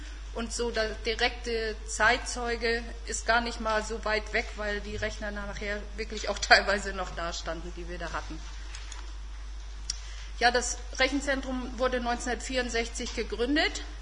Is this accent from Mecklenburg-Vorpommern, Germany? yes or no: yes; Warin, Mecklenburg-Vorpommern, Germany; born there; bin ich auch in Varin geboren und bin in Brühl zur Schule gegangen.